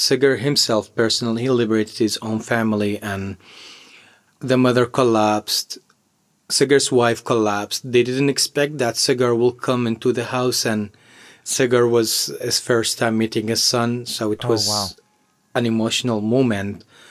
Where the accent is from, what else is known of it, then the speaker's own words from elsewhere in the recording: Mosul, Nineveh, Iraq; I am from Mosul, and he liberated my city. After the liberation, he died for my city.